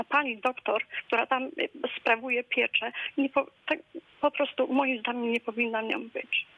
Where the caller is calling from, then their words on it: Otyń, Lubusz Voivodeship, Poland; Ja jestem właśnie słuchaczką z Otynia